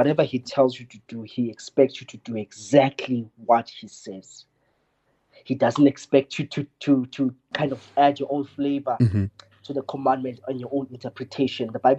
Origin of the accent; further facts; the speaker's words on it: South Africa; I come from South Africa, right?